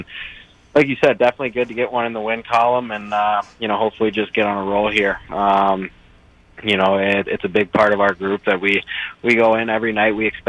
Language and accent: English; St. Louis, Missouri, United States; Just from growing up in St. Louis in 2006